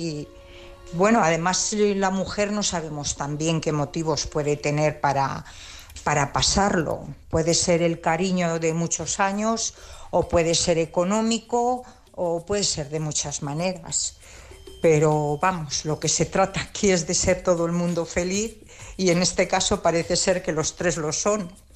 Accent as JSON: {"language": "Spanish", "town": "Valladolid", "region": "Castile and León", "country": "Spain", "said": "de Valladolid."}